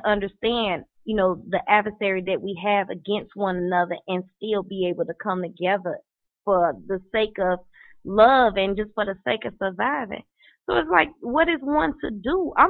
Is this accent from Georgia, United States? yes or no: no; Chicago, Illinois, United States; I'm from Chicago.